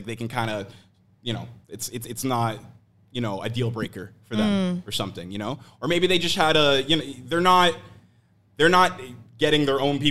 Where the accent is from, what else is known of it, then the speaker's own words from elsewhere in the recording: Oakville, Ontario, Canada; I grew up in Oakville, which is a very white city.